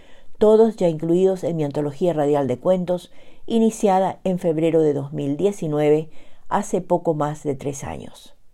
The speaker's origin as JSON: {"language": "Spanish", "country": "Paraguay", "tie": "born or raised there", "moved": "yes", "lives_now": "Bedford, United States", "said": "llego hasta ustedes desde Bedford, Massachusetts, con otro relato de la cosecha narrativa de mi país natal, Yeretami, Paraguay, corazón de América del Sur."}